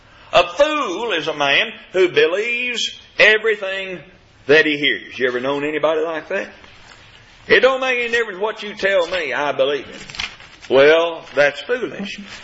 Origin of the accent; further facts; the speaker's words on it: Kentucky, United States; now in Arkansas, United States; I grew up in Kentucky. Kentucky has tornadoes. Arkansas, where I live, was known as Tornado Alley.